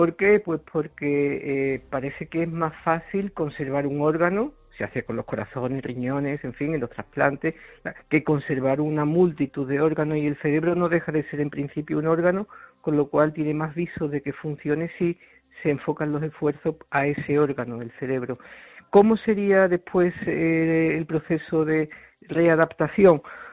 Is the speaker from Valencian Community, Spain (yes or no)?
no; Seville, Andalusia, Spain; born there; sí, nací en Sevilla, sí.